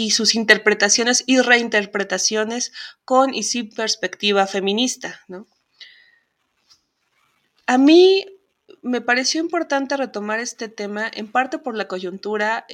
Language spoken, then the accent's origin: Spanish; Mexico; Yo como mujer mexicana